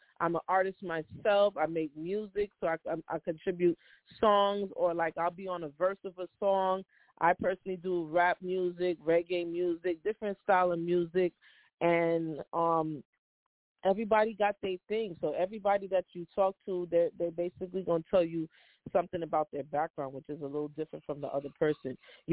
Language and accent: English; Brooklyn, New York, United States; Big up BX, but I'm representing from Brownsville, Brooklyn, okay?